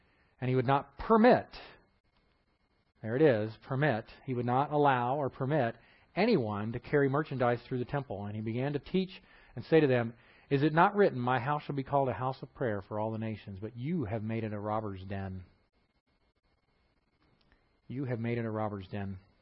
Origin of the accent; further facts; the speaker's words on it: Texas, United States; Tell I'm from Texas, y'all.